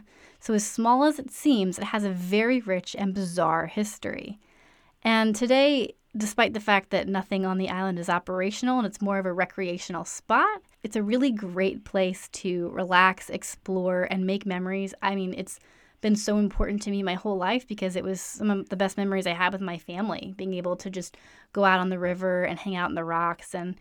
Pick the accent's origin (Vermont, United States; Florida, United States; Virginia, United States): Virginia, United States; Richmond; Edgar Allan Poe's footprints in Richmond, Virginia. So that's another fun, weird historical piece of my hometown that I'd like to share with you all at a different time.